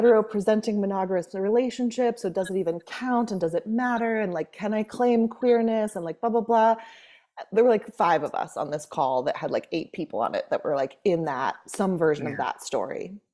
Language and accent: English; California, United States; I grew up in the Bay Area, so it was very, like, gay, lesbian, I bi